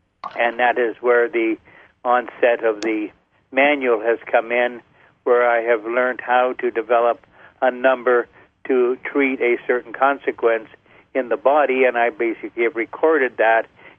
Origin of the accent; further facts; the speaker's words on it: Canada; born there; I'm actually a Canadian and U.S. citizen, born in Canada to a U.S. mother. So I have both citizenships.